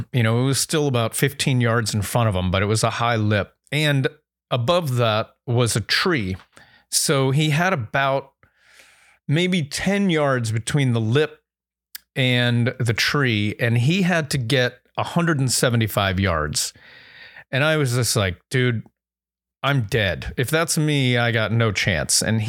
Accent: Erie, Pennsylvania, United States; Or from Butler, Pennsylvania, and I'm from Erie originally.

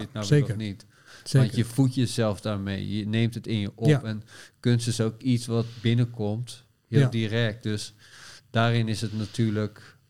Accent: Gorinchem, South Holland, Netherlands; ik kom uit Gorinchem. En dat was een klein stadje.

